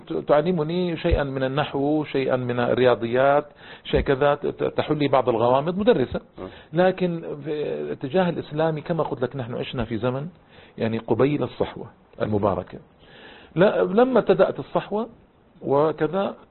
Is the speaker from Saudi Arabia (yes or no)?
yes; Jeddah, Makkah Province, Saudi Arabia; المجلات التي كانت أنا ذاك منتشرة عندنا في جدة